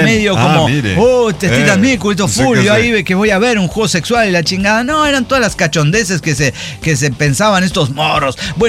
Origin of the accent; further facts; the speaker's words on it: Naucalpan, State of Mexico, Mexico; yo crecí en Naucalpan